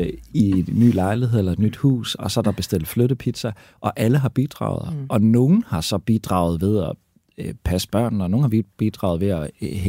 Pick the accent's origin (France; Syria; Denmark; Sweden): Denmark; Aarhus, Central Denmark Region; Og det er i hvert fald ikke noget, jeg er vokset op med i Aarhus, det er helt sikkert.